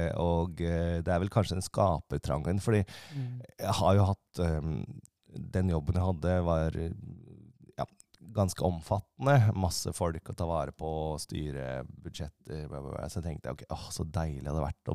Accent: Trysil, Innlandet, Norway; also born or lived in Oslo; jeg kommer jo opprinnelig fra Trysil.

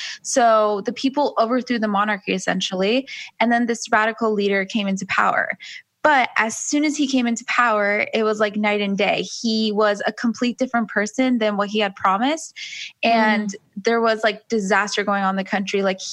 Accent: Los Angeles, California, United States; now in Huntington Beach, United States; So I live in Huntington Beach, California. I'm originally from LA and I am a self-love coach. My background is I'm Persian. My parents are both Iranian. I was born here.

